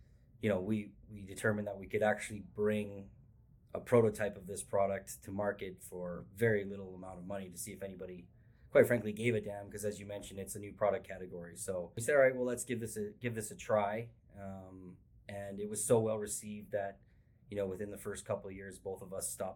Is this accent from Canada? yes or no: yes; Canada; being a Canadian